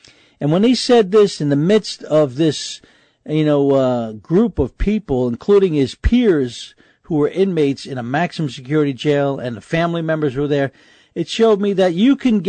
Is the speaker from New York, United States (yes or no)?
yes; New York City, New York, United States; And that's the way we grew up as well in New York City. Our doors were always open.